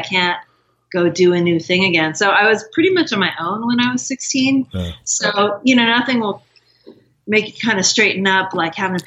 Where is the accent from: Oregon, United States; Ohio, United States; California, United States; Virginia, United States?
California, United States; San Francisco; born there; I was born in the Haight-Ashbury and, so I was kind of always around, music and drugs and partying and political stuff and unconventional this and that. Multiracial, multisexual orientation, multi everything.